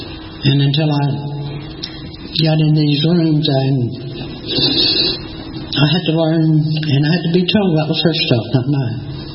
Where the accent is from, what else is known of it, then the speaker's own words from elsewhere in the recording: Atlanta, Georgia, United States; I was raised right here in Atlanta by... My father was a Marine. My mother was a drunk. My grandmother was a Episcopalian.